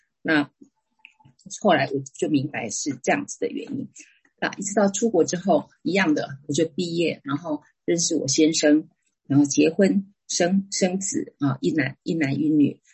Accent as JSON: {"language": "Chinese", "country": "Taiwan", "tie": "born there", "moved": "as an adult", "said": "我是台湾出生的。"}